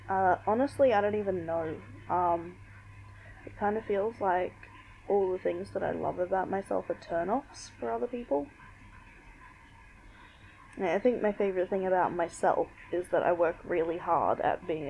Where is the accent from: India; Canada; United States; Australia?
Australia; I'm in my mid-20s now, which is weird. You could probably tell from the whole accent thing that I'm Australian.